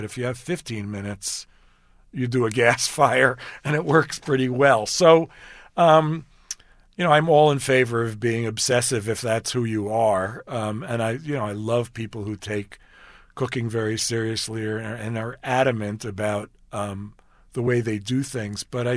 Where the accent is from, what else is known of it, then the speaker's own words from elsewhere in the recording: Manhattan, New York, United States; But I grew up in Manhattan and there were no grills.